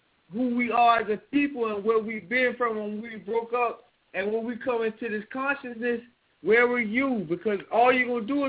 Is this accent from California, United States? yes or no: no; Georgia, United States; We speak in the King's English. I'm from Georgia.